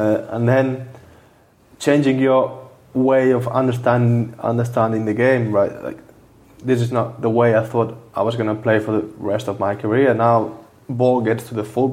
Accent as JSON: {"language": "English", "town": "Barcelona", "region": "Catalonia", "country": "Spain", "tie": "born or raised there", "said": "I grew up in Barcelona, where you used to have loads of ball possession."}